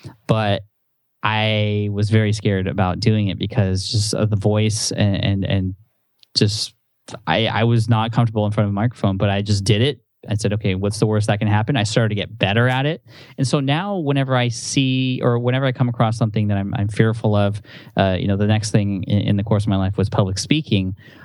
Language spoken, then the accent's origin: English; San Diego, California, United States; We just really love the culture and we're from San Diego, so we love the beach and stuff.